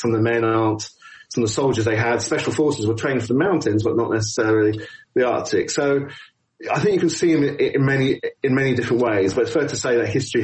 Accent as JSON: {"language": "English", "country": "United Kingdom", "said": "as a British person, you can't help see some of these things in that event."}